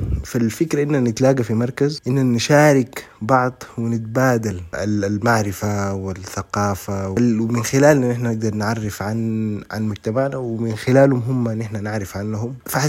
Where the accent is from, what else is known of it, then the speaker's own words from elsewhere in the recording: Sudan; أن إحنا سودانيين والبلد دي كبيرة في حتات فاضية كتير وبتشيلنا كلنا والله